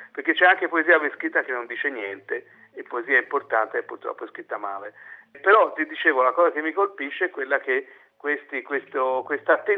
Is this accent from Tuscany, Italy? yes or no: yes; Florence, Tuscany, Italy; ma io vengo da Firenze, e bisogna espatriare ogni tanto, girare il mondo.